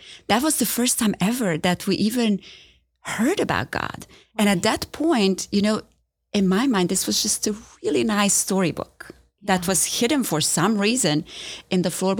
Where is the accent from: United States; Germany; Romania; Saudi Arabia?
Romania; English is a second language; I grew up in Romania, so nobody should be surprised by this accent that they hear, right? But growing up in Romania, we grew up under communism.